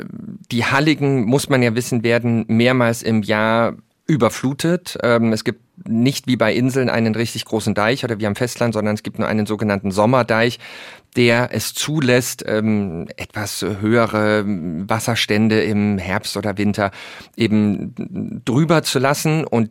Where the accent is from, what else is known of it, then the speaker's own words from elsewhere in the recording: Dresden, Saxony, Germany; born there; Das stimmt, auch wenn man es nicht hört.